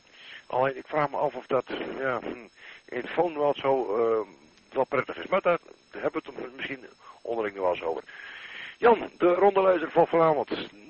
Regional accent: Sneek, Friesland, Netherlands; Ze weten ondertussen al dat … ik uit Sneek afkomstig ben.

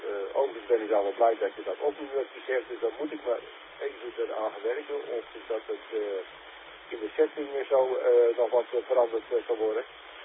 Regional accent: Enkhuizen, North Holland, Netherlands; uit Enkhuizen.

